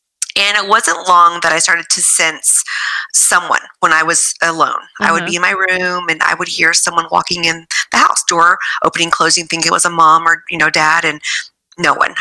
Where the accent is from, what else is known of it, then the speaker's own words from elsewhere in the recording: Galveston, Texas, United States; I'm originally from Galveston, mm-hmm. which is probably the most haunted city in Texas.